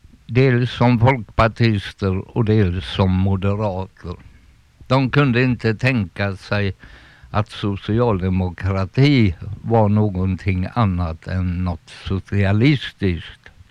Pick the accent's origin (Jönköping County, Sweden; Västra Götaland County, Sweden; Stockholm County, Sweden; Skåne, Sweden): Västra Götaland County, Sweden; Gothenburg; Jag minns i Göteborg, i arbetarkvarteren där jag växte upp